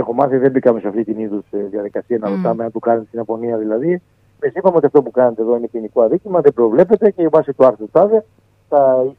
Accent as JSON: {"language": "Greek", "country": "Greece", "said": "Είμαι πολύ περήφανος που είμαι Έλληνας αστυνομικός."}